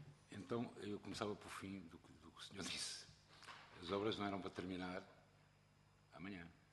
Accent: Lisbon, Portugal; now in Santo André, Portugal; Eu sou de Lisboa e fui para Sines, mas depois logo a seguir para Santo André, há quase 40 anos.

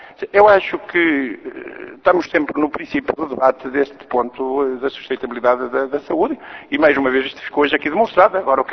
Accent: Braga, Norte, Portugal; Porque vão tomar conta do hospital lá da minha cidade de Braga

